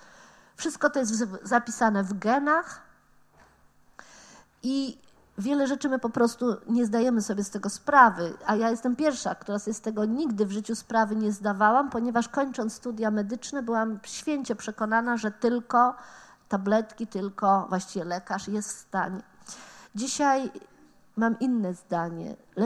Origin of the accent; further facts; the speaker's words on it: Gdańsk, Pomeranian Voivodeship, Poland; Ja pochodzę z Gdańska, wywodzę się z Gdańska, z Akademii Medycznej.